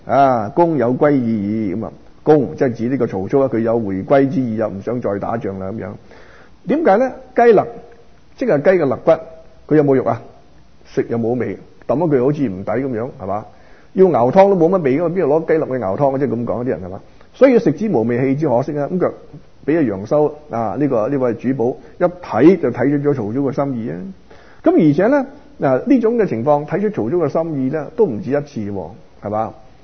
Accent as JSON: {"language": "Cantonese", "region": "Guangdong", "country": "China", "said": "我哋廣東人好多俗語非常之好啊"}